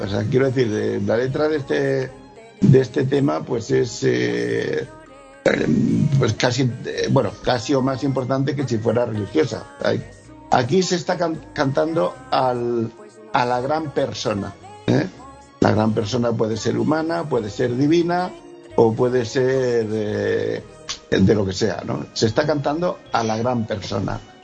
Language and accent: Spanish; Region of Murcia, Spain; A mí particularmente sí, yo soy murciano. Tengo de cuna una cultura flamenca innegable.